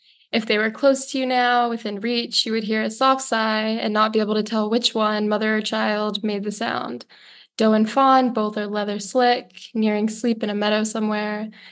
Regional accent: Texas, United States; And I grew up in Texas as like a vegetarian, so.

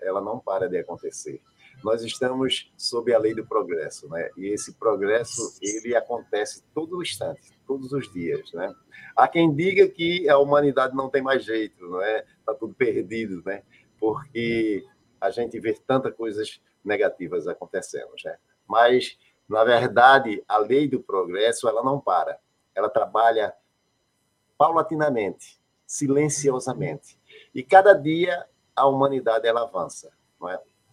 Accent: Ribeirão, Pernambuco, Brazil; Bom, eu sou de Pernambuco, eu sou da cidade de Ribeirão, né, no estado de Pernambuco, não é Ribeirão Preto, que é muito confundido. É Ribeirão, aqui pertinho do Recife. Fica a 80 quilômetros do Recife, não é?

